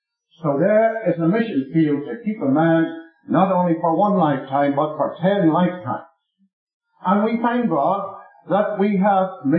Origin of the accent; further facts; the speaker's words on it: United Kingdom; born there; I have a British passport. I'm a British subject. I'm born in the UK. I was born in the UK.